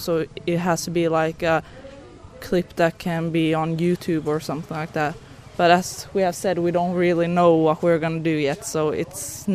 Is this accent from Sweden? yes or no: yes; Sweden; English is a second language; I'm from Sweden.